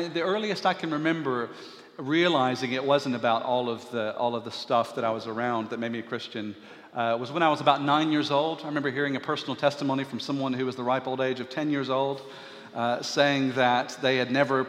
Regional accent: Birmingham, Alabama, United States; children growing up in Birmingham, Alabama, or at least in my generation, I was brought along to church on a regular basis.

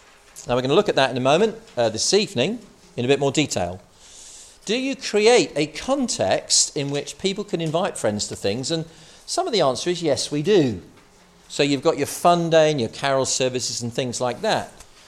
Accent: United Kingdom; We're British, after all.

